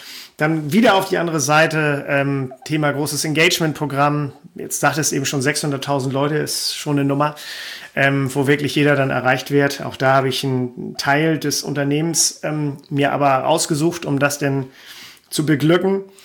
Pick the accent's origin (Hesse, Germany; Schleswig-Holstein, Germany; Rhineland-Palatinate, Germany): Schleswig-Holstein, Germany; habe alles weggebracht zu den Leuten, damals in Schleswig-Holstein, meine Heimat.